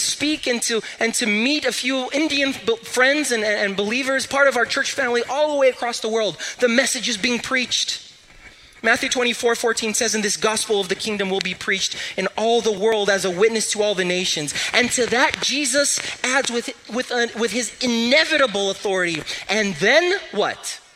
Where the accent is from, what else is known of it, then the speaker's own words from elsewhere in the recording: Brazil; I come from Brazil. Still a developing country.